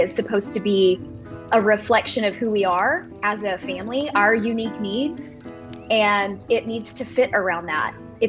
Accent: Louisiana, United States; So I am from Southwest Louisiana, born and raised here, small rural community. I was raised very rural.

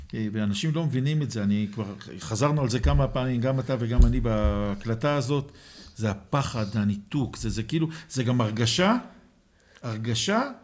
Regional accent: Jerusalem, Jerusalem District, Israel; אני פולני דו צדדי. כן? למרות שאני ירושלמי דור שמיני, אבל אני פולני דו צדדי.

